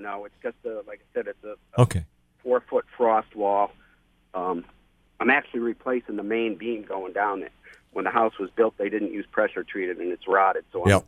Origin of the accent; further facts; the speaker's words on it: Connecticut, United States; I grew up in Eastern Connecticut. I don't know how many times I saw them live.